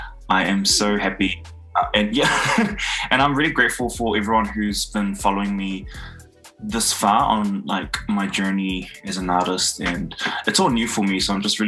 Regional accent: Porirua, Wellington, New Zealand; Born and bred in Porirua in New Zealand. I am of Samoan descent

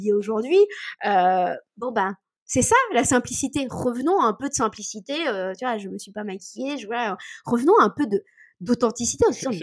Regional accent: Normandy, France; Mes grands-parents, moi, sont agriculteurs, donc je viens du terroir hein, et pas de Deauville-Trouville. Alors, je viens du milieu du Cotentin.

